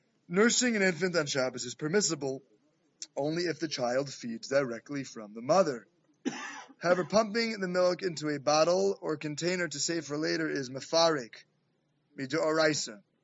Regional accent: Jamaica Estates, New York, United States; I was asked to speak in my hometown of Jamaica States, Queens

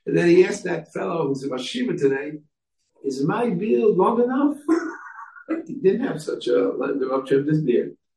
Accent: Bronx, New York, United States; I grew up in the Bronx. There were no rabbonim.

